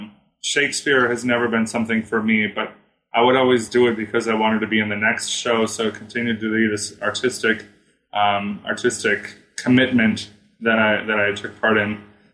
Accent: Wisconsin, United States; We're from Wisconsin. We can handle a little bit of cold.

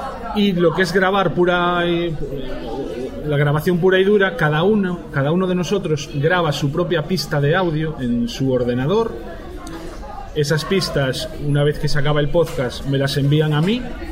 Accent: Galicia, Spain; La mayoría de nosotros somos gallegos, la mayoría estamos en Coruña

